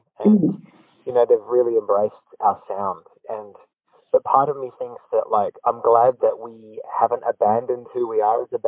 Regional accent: Australia; As an Australian

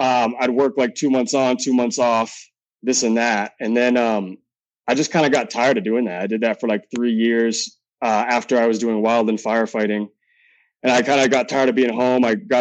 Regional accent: Augusta, Maine, United States; also born or lived in Brunswick; I grew up in Augusta, and then I ended up moving to Brunswick, and Brunswick is on the coast.

